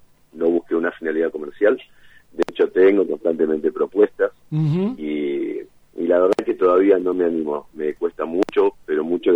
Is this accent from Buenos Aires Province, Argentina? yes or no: yes; Campana, Buenos Aires Province, Argentina; born there; also born or lived in Quequén; now in Villa La Angostura, Argentina; Soy más angosturense que de cualquier otro lado. Soy nacido en Campana, uh-huh. He estado en Quequén, sureste de la provincia de Buenos Aires, y desde hace, bueno, como te decía otra vez, 17 años estoy acá en la ciudad de Villa La Angostura.